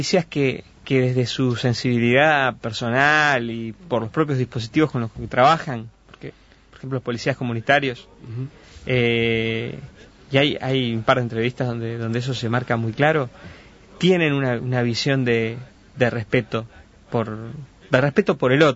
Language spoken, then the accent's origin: Spanish; Uruguay; acá somos todos uruguayos